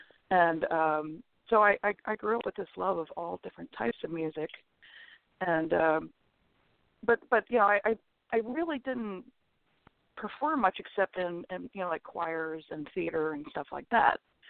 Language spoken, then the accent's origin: English; Baltimore, Maryland, United States; born there; I'm from the Mid-Atlantic area. I was born in Baltimore, as you said.